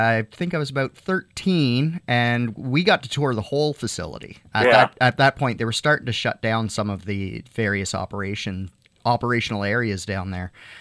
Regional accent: Penhold, Alberta, Canada; born there; also born or lived in St. Margaret's, Canada; my dad is a pine tree line vet. So I was born in Penhold, Alberta, which was another pine tree line base. We lived in St. Margaret's.

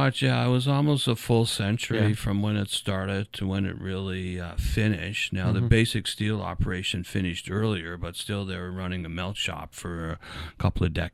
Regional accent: Sydney, Nova Scotia, Canada; And it was a big part of my life growing up in Sydney, and, you know, in my youth and in my adult life.

